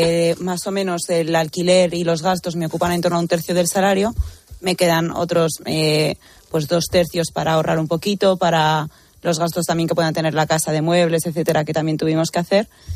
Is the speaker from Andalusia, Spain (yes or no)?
no; Madrid, Community of Madrid, Spain; Yo soy de Madrid, entonces mis familiares viven en Madrid, todas mis amigas son de Madrid